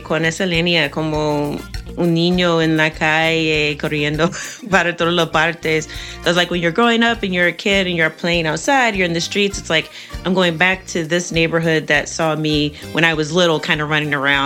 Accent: United States; growing up in America, but having, you know, being of African descent, we have this weird feeling that we came from somewhere else, but we don't know where.

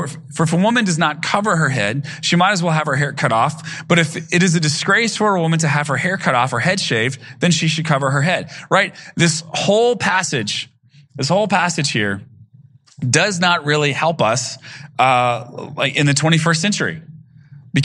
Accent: Texas, United States; And I got to tell you, growing up in East Texas, I had several pastors who would point to this passage

